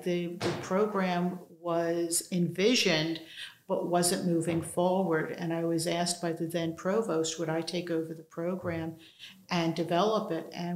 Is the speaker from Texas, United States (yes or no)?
no; New Jersey, United States; I grew up in southern New Jersey in the Pine Barrens, pretty much in the middle of nowhere.